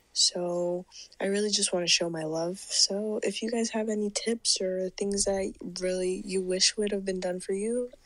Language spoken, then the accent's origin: English; New York, United States; I'm from New York.